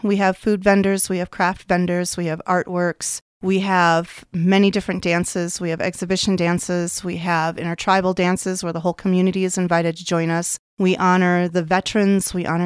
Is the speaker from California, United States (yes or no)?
no; Michigan, United States; I am originally from Michigan. I grew up all over Michigan.